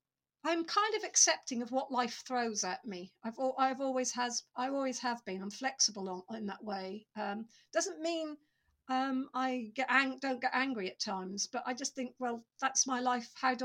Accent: East of England, United Kingdom; So I grew up in Norfolk.

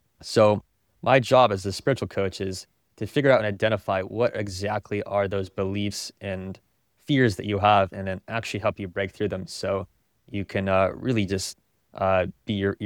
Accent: California, United States; growing up in Silicon Valley, and started my first tech company.

